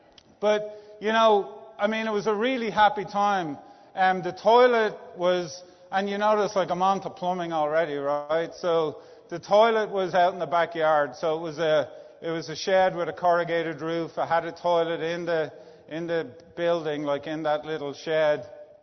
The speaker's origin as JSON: {"language": "English", "town": "Dublin", "region": "Leinster", "country": "Ireland", "tie": "born or raised there", "accent": "Irish", "lives_now": "United States", "said": "I was born in Dublin, Ireland. As you may know from the accent, it's not a Texas accent."}